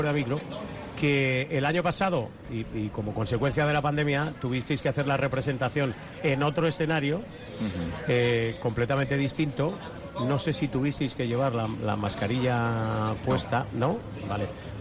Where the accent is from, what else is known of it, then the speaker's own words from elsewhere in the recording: Alfaro, La Rioja, Spain; yo soy de Alfaro